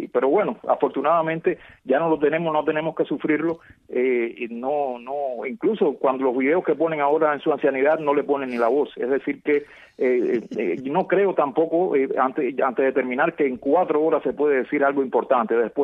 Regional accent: Cuba; como cubano

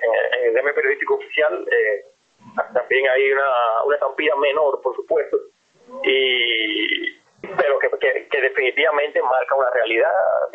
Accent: Cuba; los cubanos de aquí adentro

